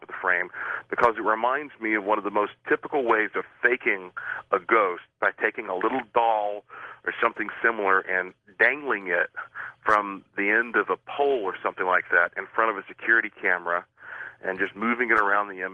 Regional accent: Asheville, North Carolina, United States; I just got an interesting call from my hometown news station. And he said, oh, you're from Asheville?

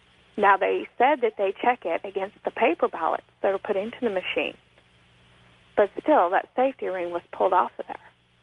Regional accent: Kansas, United States; Hi. I'm from Kansas.

